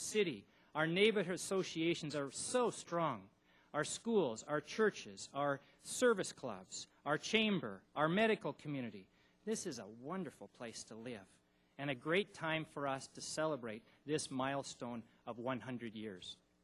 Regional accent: Kirkland, Washington, United States; And I say, well, I'm from Kirkland.

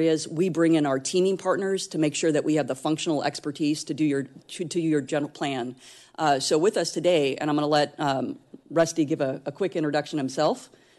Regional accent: Phoenix, Arizona, United States; born and raised in Phoenix, Arizona.

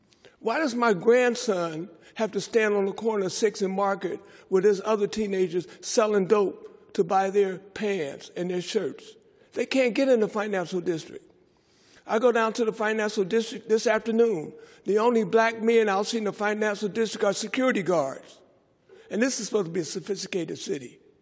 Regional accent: San Francisco, California, United States; from the Tenderloin.

